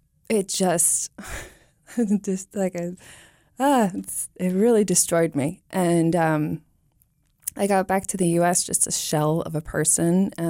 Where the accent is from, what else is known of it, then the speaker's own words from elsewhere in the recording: New York, United States; I can, you know, say, oh, well, I'm from New York.